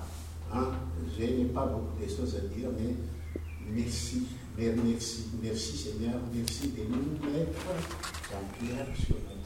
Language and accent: French; Madagascar; Oui, je suis de Madagascar. Je suis venu ici parce que je suis malade